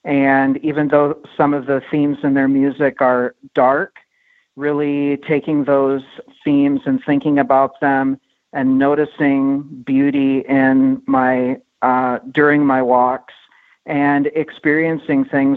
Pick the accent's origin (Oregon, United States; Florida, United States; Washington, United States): Washington, United States; Lynnwood; I'm from Linwood, Washington.